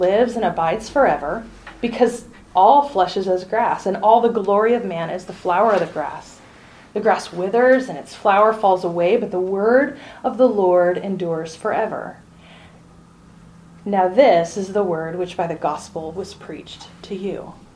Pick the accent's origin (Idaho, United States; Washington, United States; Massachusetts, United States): Washington, United States; I grew up in Washington State in the foothills of the Cascade Mountains, right?